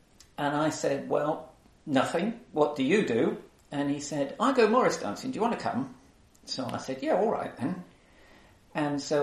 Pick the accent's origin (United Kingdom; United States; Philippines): United Kingdom; Weymouth, South West England; moved away as an adult; I had school at Weymouth and left when I was 18, went to London to university